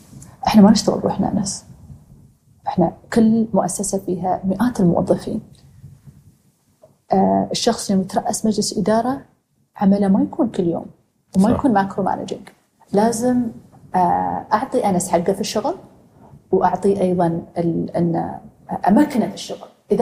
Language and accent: Arabic; United Arab Emirates; احنا كاماراتيين مقارنه باخواننا واخواتنا الاجانب اللي عايشين معانا اقل بوايد